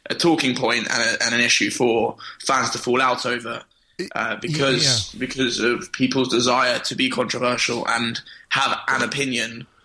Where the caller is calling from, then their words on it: New York, United States; I'm calling from New York.